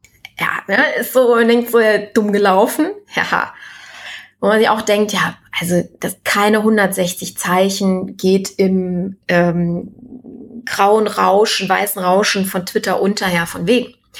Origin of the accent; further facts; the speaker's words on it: Düsseldorf, North Rhine-Westphalia, Germany; Ich bin ja Düsseldorferin